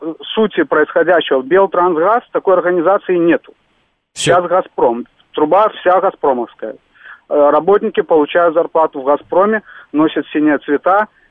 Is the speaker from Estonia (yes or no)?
no; Belarus; Здравствуйте … я белорус, работаю вахтой в Москве.